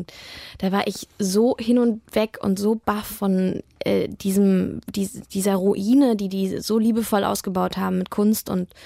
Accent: Köpenick, Berlin, Germany; Also ich bin jetzt 22 und ich lebe erst seit 4 Jahren richtig in der Stadt und ich bin groß geworden in Köpenick. Also ich bin total behütet groß geworden

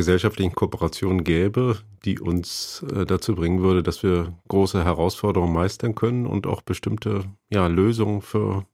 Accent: East Germany, Germany; Naja, ich komme ja aus der DDR

